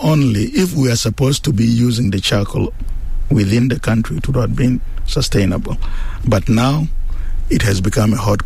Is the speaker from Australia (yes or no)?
no; Juba, Central Equatoria, South Sudan; also born or lived in Torit; Oh, I'm a native of Juba, though I'm originally from Torit, but I grew up in Juba.